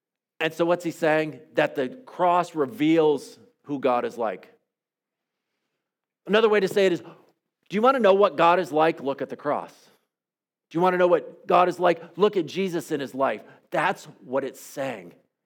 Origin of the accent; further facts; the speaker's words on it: United States; I grew up in the United States.